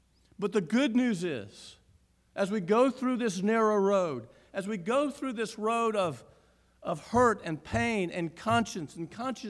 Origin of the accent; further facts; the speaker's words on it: Southeast, United States; You know, when I grew up in the Southeast, if you had, like many roads here, two lanes going north, two lanes going south, and a turn lane in the middle